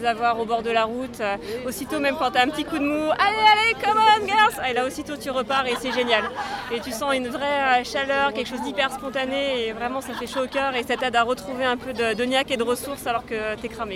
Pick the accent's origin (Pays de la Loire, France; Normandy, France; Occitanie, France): Pays de la Loire, France; La Roche-sur-Yon; parce qu'on vient de la ville de Roche-sur-Yon.